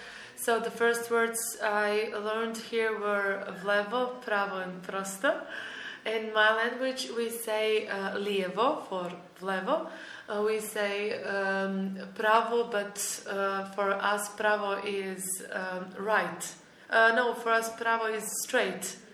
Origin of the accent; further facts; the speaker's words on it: Montenegro; first language Montenegrin; English is a second language; My mother tongue is called Montenegrin, but actually it's one of the languages, Slavic languages, that comes from Serbo-Croatian, ex-Serbo-Croatian.